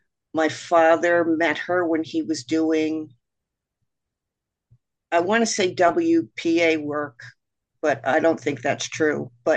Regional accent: Patchogue, New York, United States; I was born in 1956 in Patchogue, Long Island, to a first-generation Italian father

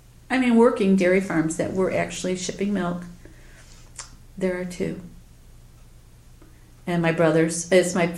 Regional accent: Cooperstown, New York, United States; when I grew up in Cooperstown, we would come to Cooperstown and go shopping.

